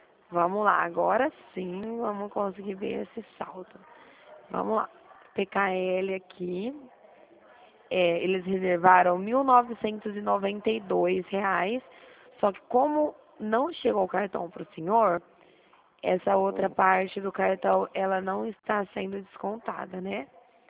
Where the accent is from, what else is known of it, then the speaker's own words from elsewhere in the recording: Dracena, São Paulo, Brazil; Eu sou de Dracena, perto de Presidente Prudente.